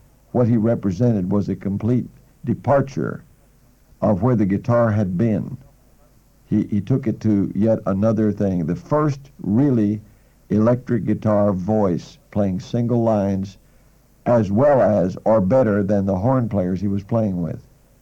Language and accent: English; Oklahoma, United States; When I was growing up in Oklahoma